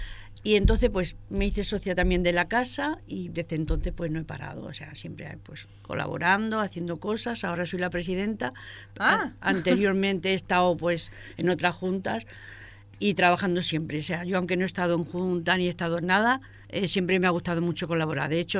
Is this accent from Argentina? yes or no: no; Extremadura, Spain; De hecho, yo no soy andaluza, yo soy extremeña.